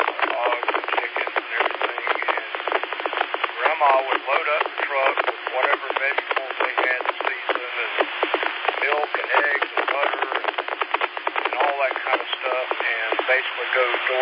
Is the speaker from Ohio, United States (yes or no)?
no; Macon, Georgia, United States; Actually, Jerry, I'm from Macon, and my grandparents had that farm outside of Idalia, a little community called Cedar Crossing.